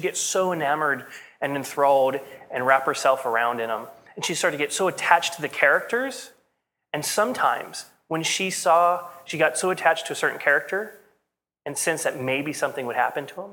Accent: United States; I mean, I grew up in America.

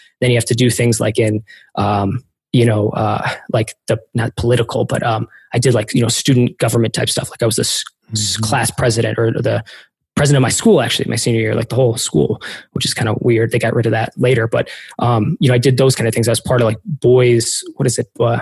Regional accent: Michigan, United States; also born or lived in Illinois / New York; I was born in the Chicagoland area and then went to high school in Michigan, West Michigan, and then went to college in New York, West Point, and then joined the Army after that.

